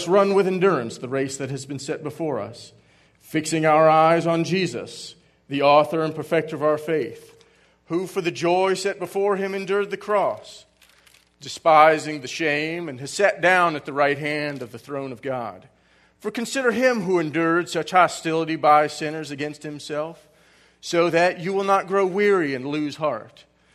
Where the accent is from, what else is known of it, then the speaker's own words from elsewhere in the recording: St. Petersburg, Florida, United States; Because you see, I grew up here in St. Petersburg, a place where, while the Catholic Church is present, its influence isn't very strong.